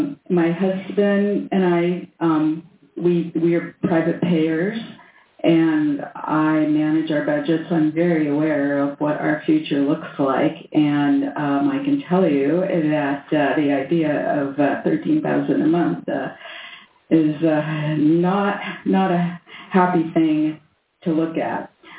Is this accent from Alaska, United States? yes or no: yes; Anchorage, Alaska, United States; born there; I was born here in Anchorage 67 years ago, so I'm a young 67